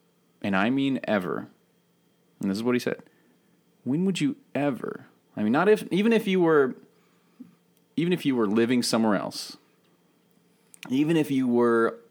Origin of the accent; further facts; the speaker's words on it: Florida, United States; born there; I was born in Florida. I love Florida.